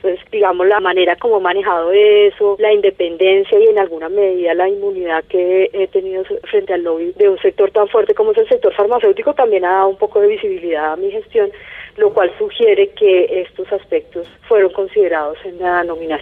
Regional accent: Colombia; Dos de nosotros somos colombianos.

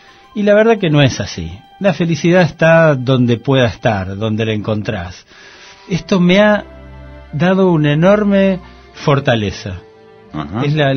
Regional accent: Argentina; soy argentino y soy periodista.

